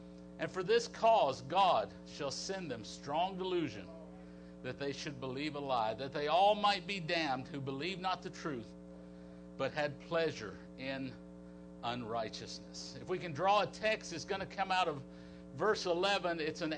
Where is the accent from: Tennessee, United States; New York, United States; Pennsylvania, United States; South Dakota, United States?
Tennessee, United States; Nutbush; now in Wichita, United States; I was born and raised in Nutbush, Tennessee. Anybody ever hear of Nutbush, Tennessee?